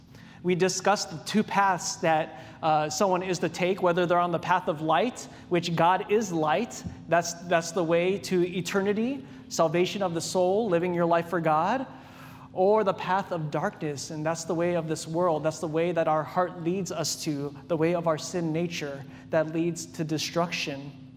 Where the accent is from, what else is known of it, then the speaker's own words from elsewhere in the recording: Hawaii, United States; moved away as an adult; growing up in Hawaii and then coming to the desert, I'm like, oh man, I'm just here for college and I'm out of here.